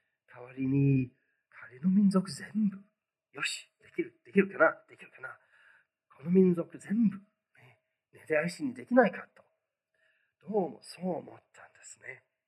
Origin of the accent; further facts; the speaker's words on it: London, United Kingdom; 私たちロンドン出身なので、普段、まあ、ユダヤ人見かけること多かったです。